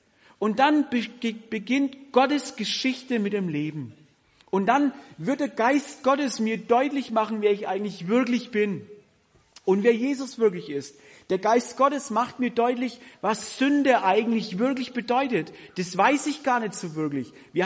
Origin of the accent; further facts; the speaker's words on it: Kannerscheid, Germany; damals in Kannerscheid, wo ich aufgewachsen bin.